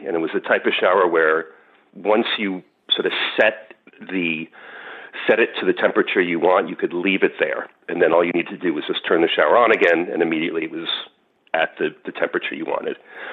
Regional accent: New York, United States; and I'm from New York where there's a lot of good chop houses.

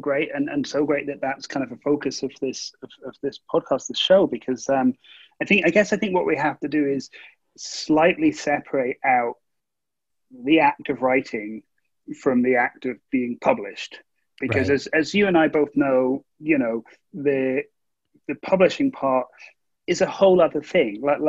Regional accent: Scotland, United Kingdom; I grew up in Scotland and, you know, we don't have natural disasters.

